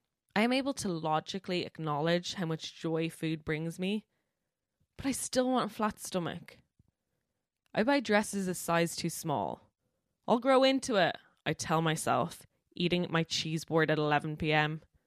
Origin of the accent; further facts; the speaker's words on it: Ireland; We're Irish. We're not programmed for that. We're a country of long backs.